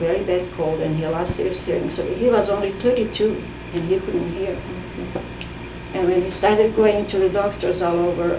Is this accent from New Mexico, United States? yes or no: no; Farrell, Pennsylvania, United States; born there; Well, I was born in Farrell, Pennsylvania.